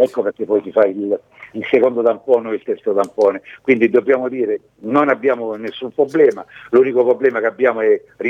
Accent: Sicily, Italy; mi vergogno ancora di più da siciliano, da meridionale. Noi nel meridione abbiamo portato la ricchezza al nord

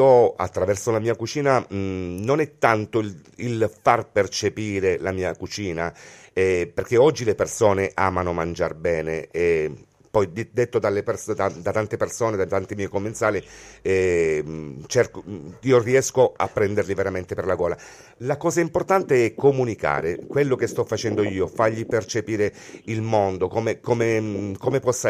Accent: Sicily, Italy; perché amo la mia terra, amo esaltare le eccellenze siciliane.

